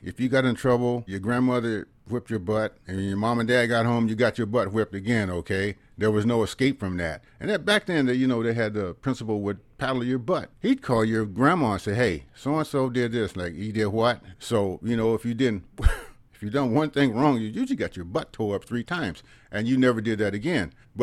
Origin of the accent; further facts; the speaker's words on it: Fresno, California, United States; But far as growing up in West Fresno, I wasn't hungry. I wasn't rich either. And to go to downtown Fresno, that was a treat.